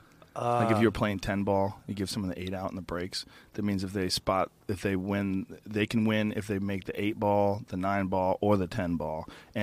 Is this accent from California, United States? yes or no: no; Austin, Texas, United States; Well, also growing up in Austin where it gets hot as fuck.